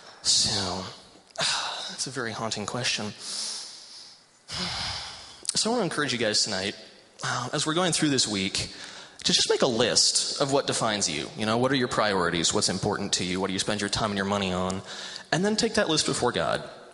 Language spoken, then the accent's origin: English; Colorado, United States; I should probably mention that I am from Colorado, and I don't say that so much because I'm very proud of where I was born